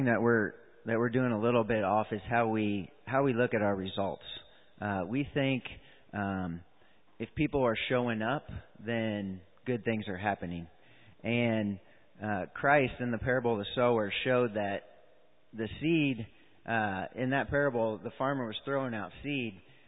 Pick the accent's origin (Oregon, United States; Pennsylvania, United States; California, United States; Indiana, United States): Indiana, United States; Kokomo; that we received when we grew up in Kokomo